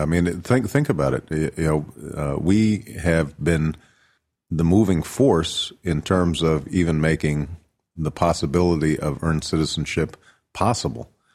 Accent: Chicago, Illinois, United States; first in Chicago, my hometown

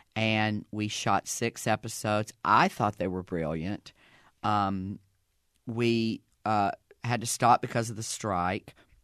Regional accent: Southern United States, United States; accent: Southern; I would try to drop my Southern accent, and I fell into Cockney.

